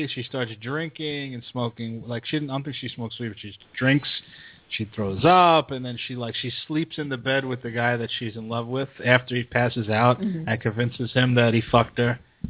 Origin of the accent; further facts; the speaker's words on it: Brooklyn, New York, United States; Speaking of growing up in Brooklyn